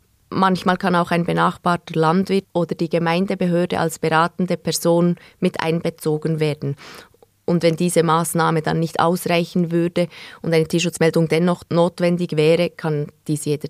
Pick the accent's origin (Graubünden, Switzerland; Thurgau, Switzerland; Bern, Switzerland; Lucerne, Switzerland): Bern, Switzerland; Ich bin in Bern aufgewachsen und ich könnte mir keinen Sommer ohne Aare-Schwumm vorstellen.